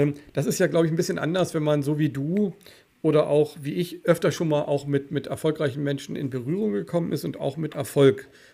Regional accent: Germany; ich bin Deutscher und ich, meine Mutter ist Österreicherin und mein Vater ist wirklich Deutscher.

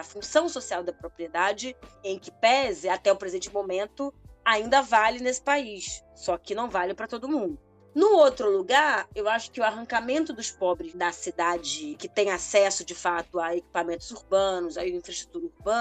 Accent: Rio de Janeiro, Brazil; Eu sou do Rio de Janeiro

